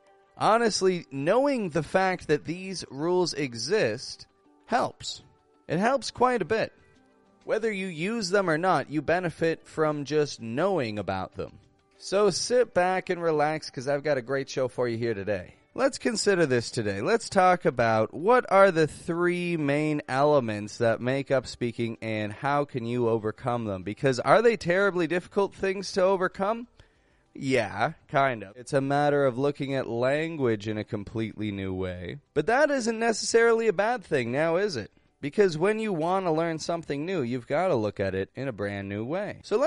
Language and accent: English; Toronto, Ontario, Canada; I'm an American accent coach from Toronto, Canada